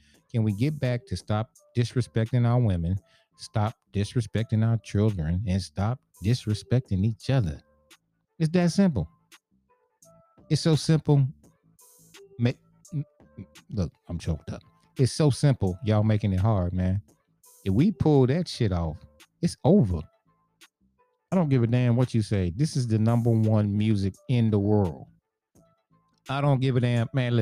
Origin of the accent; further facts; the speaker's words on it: the South, United States; now in Florida, United States; Shit, I'm from the South, man. I'm down here in Florida, man.